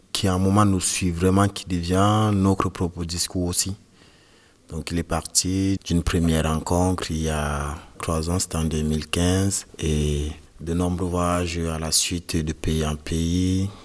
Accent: Cameroon; now in France; On est parti du Cameroun au même moment, on s'est installé en France au même moment.

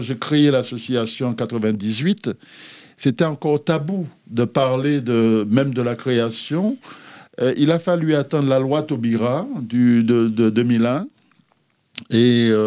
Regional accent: Martinique; born there; Moi, je suis né en Martinique le 15 janvier 1945. Donc je suis né dans ce pays de la Martinique, petit pays.

